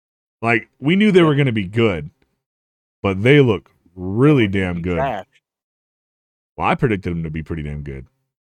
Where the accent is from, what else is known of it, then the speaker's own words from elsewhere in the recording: Utah, United States; We're from Utah, bro. That's how we say things.